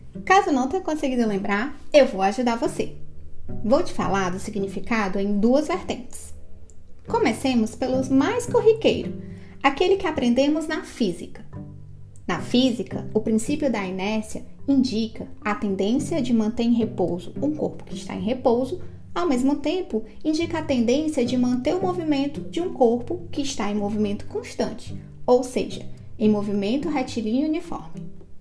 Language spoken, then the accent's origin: Portuguese; Itapajé, Ceará, Brazil; also born or lived in Sobral; morei 8 anos em Sobral, cidade do interior do Ceará, e nos finais de semana eu ia para Itapajé, que é a minha terra natal.